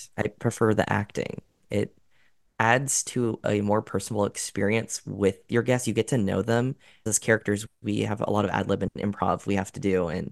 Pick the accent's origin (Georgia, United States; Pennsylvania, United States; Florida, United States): Florida, United States; Fort Myers; born there; I was born in Fort Myers, Florida.